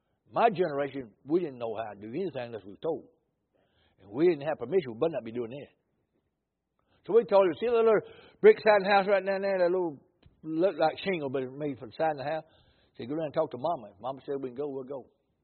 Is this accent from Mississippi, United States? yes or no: yes; Batesville, Mississippi, United States; I'm from Batesville, Mississippi area, down about an hour south of Memphis.